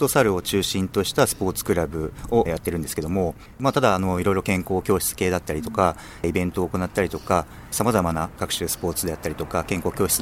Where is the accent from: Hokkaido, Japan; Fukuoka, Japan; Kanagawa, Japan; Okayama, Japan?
Kanagawa, Japan; Chigasaki; 私自身は茅ヶ崎出身なんですが、高校から湘南大高校で藤沢の方で通い始めまして、間ちょっと2年半ぐらいは他の地域も行ったんですが、もうそこから25、6年も藤沢の方で活動をしております。